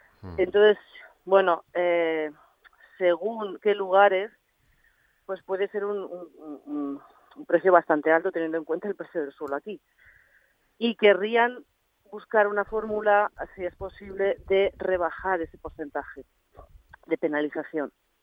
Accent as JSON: {"language": "Spanish", "town": "Logroño", "region": "La Rioja", "country": "Spain", "said": "yo soy de Logroño, se hizo allí y funcionó muy bien."}